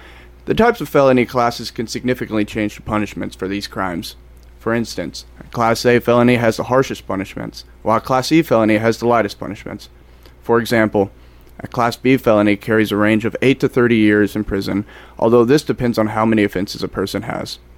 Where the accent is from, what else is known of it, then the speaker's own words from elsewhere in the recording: Smithville, Tennessee, United States; I grew up in Smithville, Tennessee, and I graduated from Lipscomb University in 2022.